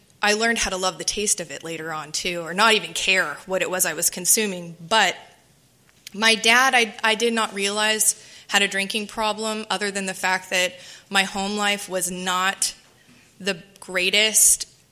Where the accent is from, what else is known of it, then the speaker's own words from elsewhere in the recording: Midwest, United States; I was a good kid. I come from the Midwest. My parents are from Kansas and Colorado.